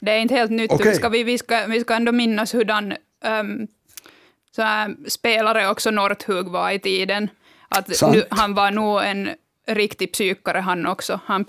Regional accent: Finland; Jag är finsk

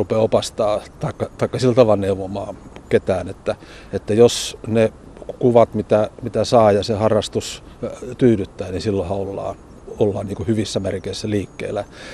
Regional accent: Joensuu, North Karelia, Finland; also born or lived in Oulu; mä oon syntynyt Oulussa ja asunut siellä ison metsän vieressä ja lapsena käynyt kouluun Joensuussa

